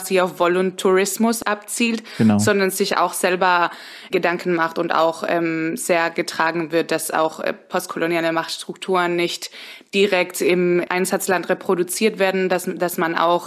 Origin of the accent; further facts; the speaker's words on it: Spain; Also mein Vater ist auch schon in Europa geboren worden und ich bin auch in Spanien aufgewachsen.